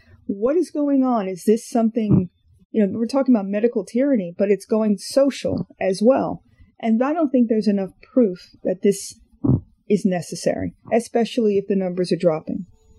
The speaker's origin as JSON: {"language": "English", "region": "New York", "country": "United States", "said": "I'm a New Yorker initially"}